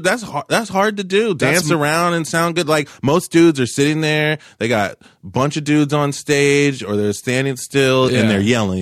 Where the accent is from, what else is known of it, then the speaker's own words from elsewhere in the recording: Tulsa, Oklahoma, United States; also born or lived in Cleveland, Ohio; I'm originally from Tulsa, Oklahoma.